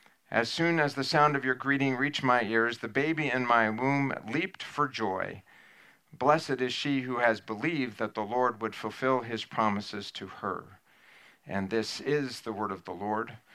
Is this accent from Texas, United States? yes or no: yes; Texas, United States; We assume that bigger is better because we're from Texas, right?